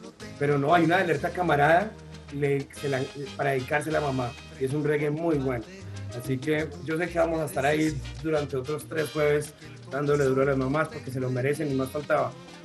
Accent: Medellín, Antioquia, Colombia; now in Bogotá, Colombia; yo que soy de Medellín

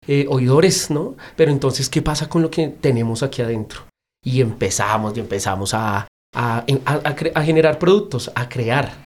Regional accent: Bogotá, Colombia; Soy de Bogotá y bueno, tengo una gran pasión por las historietas y por las historias y las fotografías, especialmente de la ciudad.

